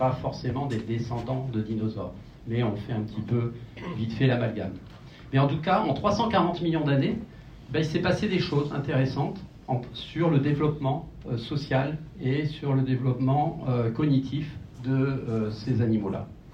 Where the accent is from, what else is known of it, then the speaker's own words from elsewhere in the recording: France; born there; Moi, je suis né en France, j'ai toujours vu des corneilles noires.